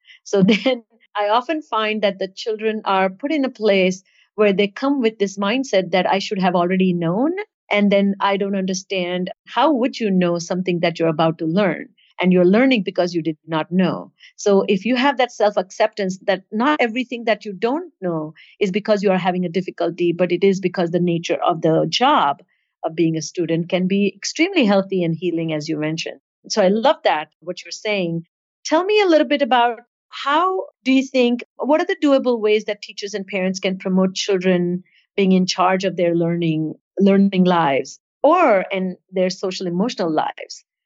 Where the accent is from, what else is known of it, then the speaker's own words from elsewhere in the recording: India; I grew up in India